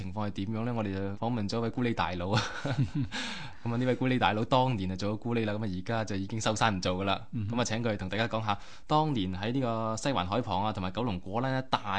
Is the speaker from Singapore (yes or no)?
no; Guangdong, China; 我哋廣東人